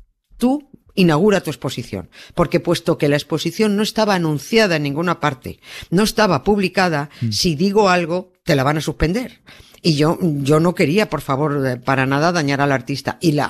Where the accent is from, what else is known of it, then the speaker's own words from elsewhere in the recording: Madrid, Community of Madrid, Spain; como madrileña que soy